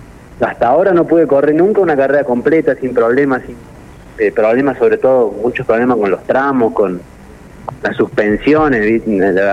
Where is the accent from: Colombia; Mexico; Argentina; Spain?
Argentina; Tierra del Fuego; estoy viajando mucho a Tierra del Fuego, que es de donde yo soy yo, de donde nací y tengo compromisos laborales